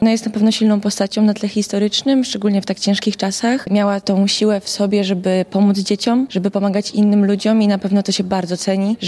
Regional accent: Szczecin, West Pomeranian Voivodeship, Poland; jestem ze Szczecina.

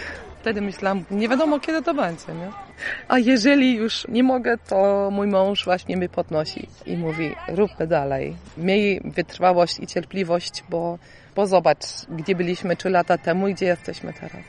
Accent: Berlin, Germany; now in Poland; Ja z Berlina

